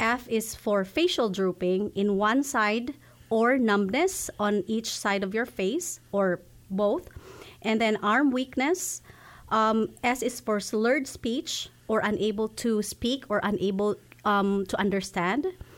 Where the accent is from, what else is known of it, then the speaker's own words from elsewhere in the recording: Philippines; moved away as an adult; So originally I came from the Philippines. I'm a Filipino nurse.